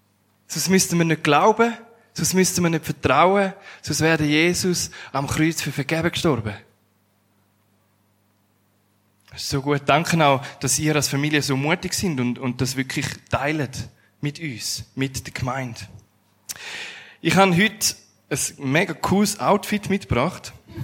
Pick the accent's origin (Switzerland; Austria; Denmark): Switzerland; Weil wir sind Schweizer. Wir haben ganz eine andere Kultur.